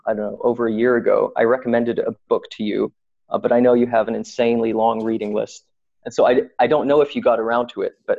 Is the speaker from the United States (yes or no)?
no; Saudi Arabia; I grew up in Saudi Arabia.